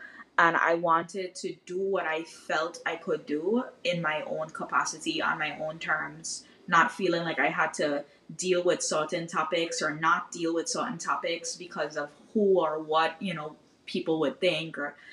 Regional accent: St. Thomas, U.S. Virgin Islands; I feel like a lot of Virgin Islanders like had a hand in who I am today

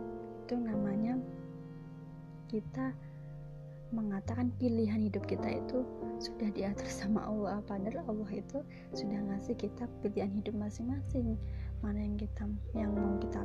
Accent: Java, Indonesia; Indonesian is a second language; karena saya orang Jawa, jadi beginilah ngomong bahasa Indonesia itu lidahnya ribet banget.

